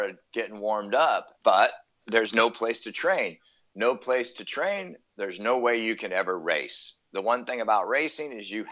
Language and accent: English; South Lake Tahoe, California, United States; I could train moguls because I grew up in South Shore. I raced for Heavenly when I was a kid, but I skied Kirkwood.